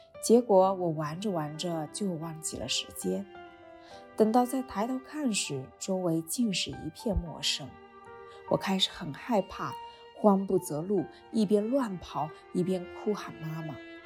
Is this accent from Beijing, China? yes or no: no; Jilin, China; 我出生在东北吉林的一个小村子，父母靠务农为生，